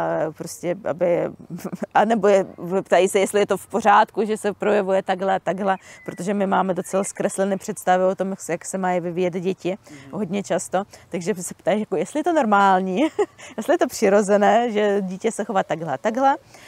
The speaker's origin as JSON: {"language": "Czech", "country": "Belarus", "moved": "yes", "lives_now": "Czechia", "said": "Pocházím z Běloruska, ale v České republice už jsem asi 20 let, jako skoro 20."}